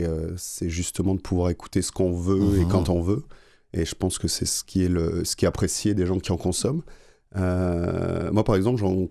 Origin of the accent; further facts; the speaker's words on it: France; accent: French; Comme vous l'entendez aussi à mon accent, je suis français.